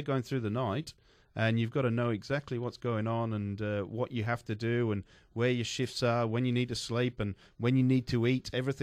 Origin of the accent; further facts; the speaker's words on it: United Kingdom; growing up in Britain